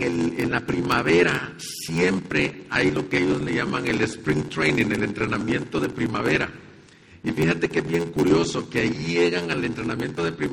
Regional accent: El Salvador; moved away as an adult; now in Ciudad Juárez, Mexico; Y somos salvadoreños los dos. Por eso se me escucha un acento, no es el acento de Juárez, ni de Monterrey, ni de ningún lado del norte. Somos salvadoreños

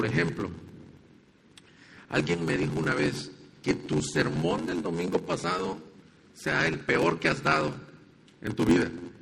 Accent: El Salvador; moved away as an adult; now in Ciudad Juárez, Mexico; Y somos salvadoreños los dos. Por eso se me escucha un acento, no es el acento de Juárez, ni de Monterrey, ni de ningún lado del norte. Somos salvadoreños

